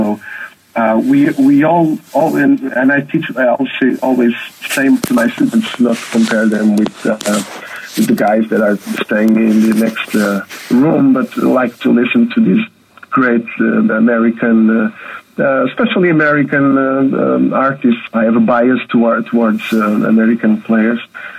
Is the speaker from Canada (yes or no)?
no; Tavira, Faro, Portugal; English is a second language; my mother was a saxophone and flutist in the local marching band of my hometown. I was grown in the south of Portugal in a very small city called Tavira. She's a very nice city, by the way.